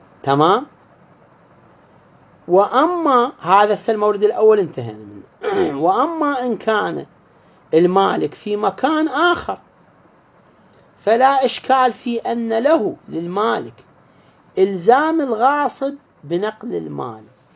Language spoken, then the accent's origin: Arabic; Iraq